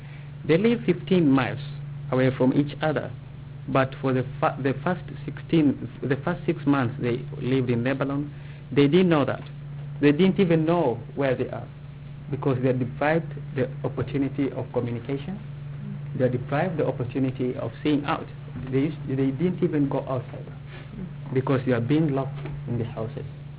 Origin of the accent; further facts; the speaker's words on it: Kenya; English is a second language; moved away as an adult; now in United States; I come from Kenya. I just arrived in the United States 2 months ago. This is my second month in the United States of America.